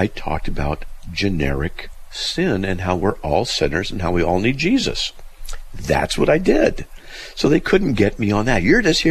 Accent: United States; I'm from the United States, and you can tell by my accent.

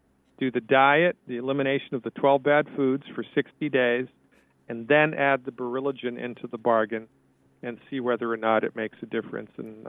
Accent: Nantucket, Massachusetts, United States; also born or lived in Cape Cod; I grew up in Nantucket Island, and then I had a practice on Cape Cod for 12 years.

